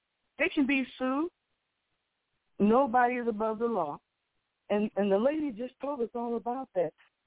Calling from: Chicago, Illinois, United States; here in Chicago in the South Shore area.

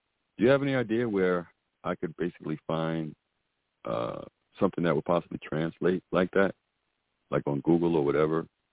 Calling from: the Carolinas, United States; Good afternoon. … from the Carolinas.

